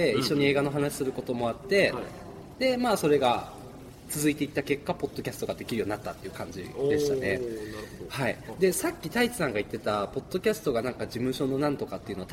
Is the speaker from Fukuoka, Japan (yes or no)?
no; Yasugi, Shimane, Japan; 僕島根県の安来っていうすごいど田舎出身なんですよ。